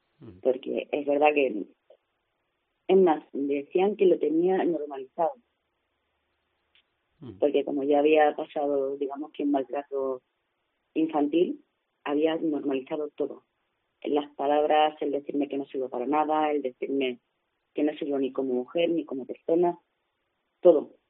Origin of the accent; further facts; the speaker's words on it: Andalusia, Spain; La gracia es que digo Castilla León porque yo soy andaluza, no soy de aquí.